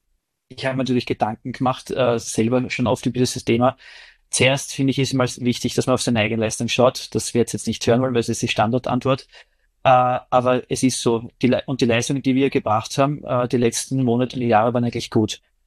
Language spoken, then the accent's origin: German; Vienna, Austria; Der einzige Unterschied ist für mich als Wiener natürlich die Anreise nach Altach, dass ich am Vortag anreise